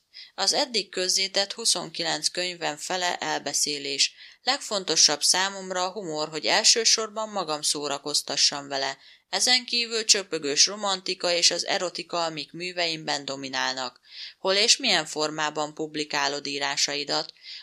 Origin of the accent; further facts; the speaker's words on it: Budapest, Hungary; Budapesten születtem, és ott is éltem 36 évig, majd vidékre költöztünk gyára a háromtagú családdal.